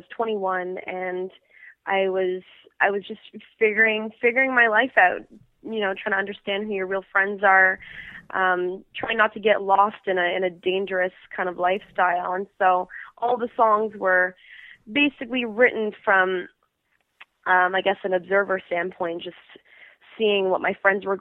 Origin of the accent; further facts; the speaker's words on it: Ottawa, Ontario, Canada; I grew up in Ottawa